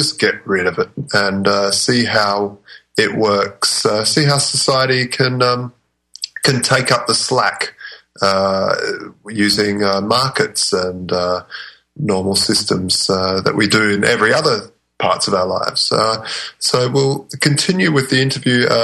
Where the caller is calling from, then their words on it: Adelaide, South Australia, Australia; I'm coming from Adelaide, South Australia, right down the bottom of the end of the world down here.